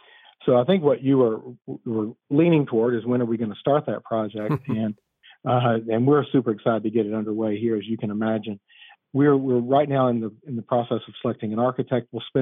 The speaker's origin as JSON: {"language": "English", "town": "Pikeville", "region": "Kentucky", "country": "United States", "tie": "born or raised there", "also_born_or_lived": "Montgomery County", "said": "I grew up in Pikeville and came to the university to become a teacher"}